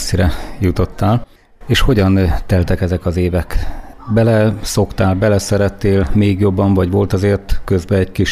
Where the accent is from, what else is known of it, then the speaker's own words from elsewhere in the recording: Bács-Kiskun, Hungary; Én is erről a vidékről származom